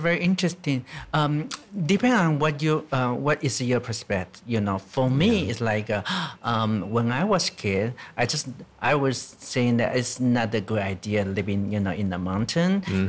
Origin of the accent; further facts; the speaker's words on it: Beipu, Hsinchu County, Taiwan; Yeah, my hometown. Yeah, you see the tea plantation and landscape.